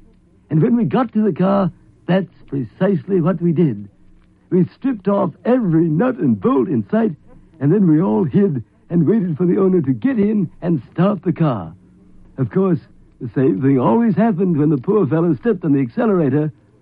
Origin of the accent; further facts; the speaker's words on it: Toronto, Ontario, Canada; another game I used to enjoy as a boy growing up in Toronto